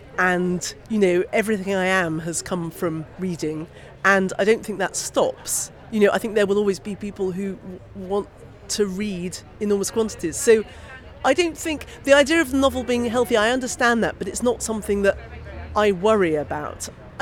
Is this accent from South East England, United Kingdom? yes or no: yes; Oxford, South East England, United Kingdom; the weirdness of growing up in Oxford, the weirdness of growing up with Hungarian grandparents